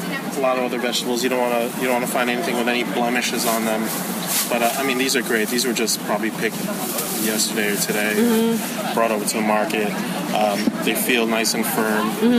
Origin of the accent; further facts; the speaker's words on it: New York, United States; born there; I was born here in New York. My mom's from the Philippines, and my dad's from Thailand.